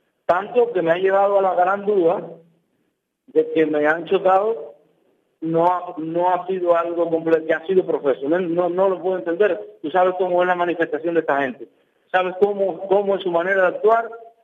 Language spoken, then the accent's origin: Spanish; Cuba; Yo soy un ciudadano cubano